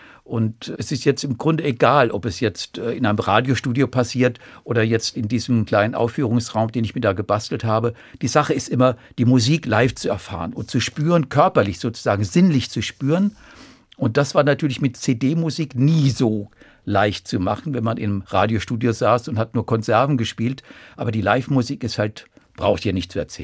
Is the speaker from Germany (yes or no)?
yes; Offenbach, Hesse, Germany; born there; Also in St. Marien, in Offenbach, meiner Geburtsstadt, war ich Ministrant, ja, brav katholisch erzogen.